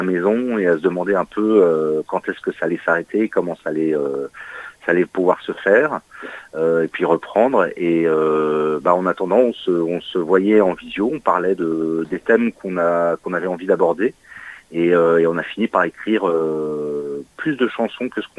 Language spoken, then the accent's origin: French; Tours, Centre-Val de Loire, France; born there; moi-même, je suis né à Tours, si j'y habite plus depuis quelques années